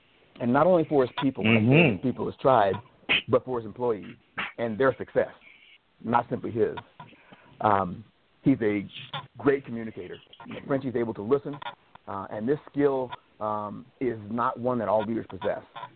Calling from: Spokane, Washington, United States; I'm calling from Spokane

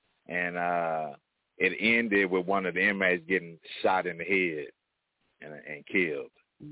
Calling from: Muskogee, Oklahoma, United States; from Muskogee, Oklahoma.

